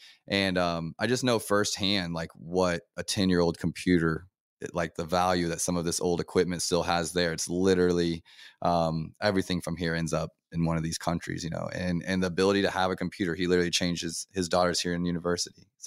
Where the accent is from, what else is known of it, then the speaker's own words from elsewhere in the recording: DR Congo; I grew up in Africa. I was in Congo.